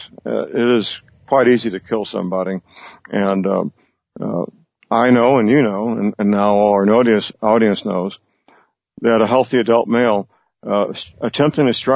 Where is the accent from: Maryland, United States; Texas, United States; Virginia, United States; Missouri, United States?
Missouri, United States; St. Louis; that has happened in my hometown in St. Louis. I'm a native St. Louisan